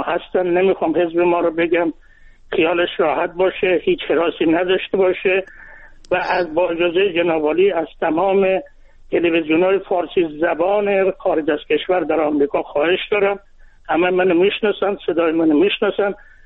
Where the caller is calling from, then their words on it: Savadkuh, Mazandaran, Iran; از استان مازندران و سوادکو.